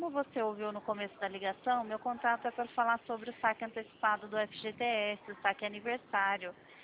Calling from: Pirassununga, São Paulo, Brazil; Eu falo de Pirassununga, estado de São Paulo.

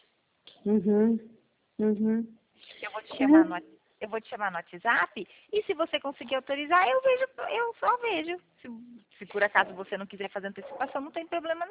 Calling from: Rio Claro, São Paulo, Brazil; Sim, eu falo de Rio Claro, porque todas as nossas negociações são online. Eu falo do estado de São Paulo

